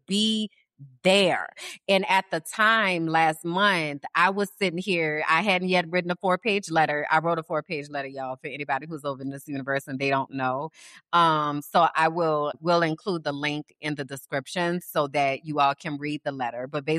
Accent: New Orleans, Louisiana, United States; I grew up in the South, y'all. I'm from New Orleans.

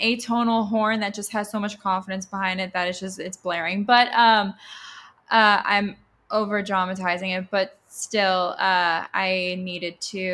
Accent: Boca Raton, Florida, United States; I'm originally from Boca Raton, Florida, and I grew up always wanting to do something in performance.

